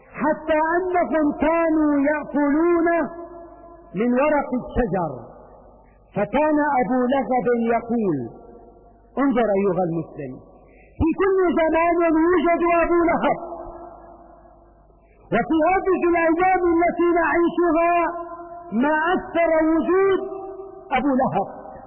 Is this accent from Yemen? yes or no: no; Syria; نحن كسوريين نعاقب اليوم بحصار اقتصادي مخيف وفظيع